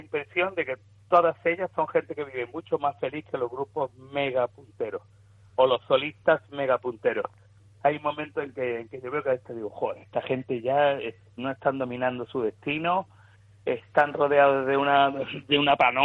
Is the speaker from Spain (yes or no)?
yes; Andalusia, Spain; nosotros somos andaluces, somos del sur, entonces nos cambia todo, nos cambia el paisaje, nos cambia el acento de la gente